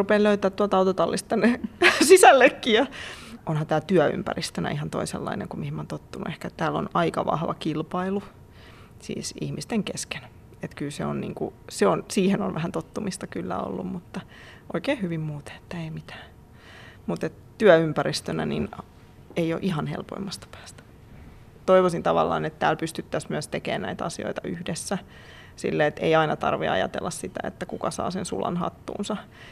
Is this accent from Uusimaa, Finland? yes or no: yes; Espoo, Uusimaa, Finland; oot Espoosta? Mä oon kotoisin, joo.